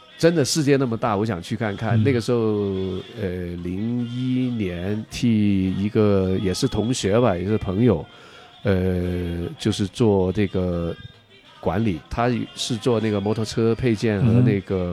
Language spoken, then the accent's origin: Chinese; Guangzhou, Guangdong, China; 土生土长广州的。